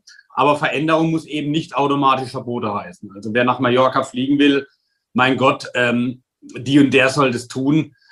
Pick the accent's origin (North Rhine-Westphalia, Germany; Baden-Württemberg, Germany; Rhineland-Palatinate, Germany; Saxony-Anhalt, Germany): Rhineland-Palatinate, Germany; Wörth am Rhein; Ich komme selbst aus einer Stadt, in meiner Heimatgemeinde in Wörth am Rhein steht die größte Lkw-Fabrik der Welt.